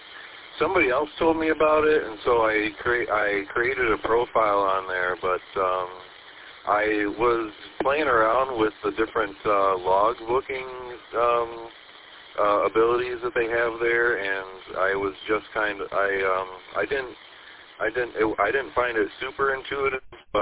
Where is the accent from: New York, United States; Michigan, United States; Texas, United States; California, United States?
Michigan, United States; Saginaw Township; I'm from Saginaw Township.